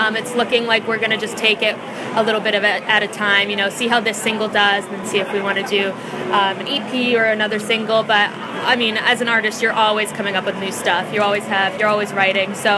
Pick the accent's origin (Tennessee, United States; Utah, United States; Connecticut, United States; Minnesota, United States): Connecticut, United States; So I grew up in Connecticut.